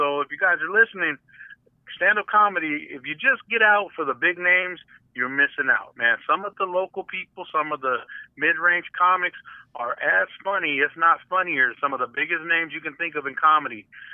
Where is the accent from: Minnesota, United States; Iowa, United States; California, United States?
California, United States; Sacramento; I'm from originally from Sacramento. All my family's from there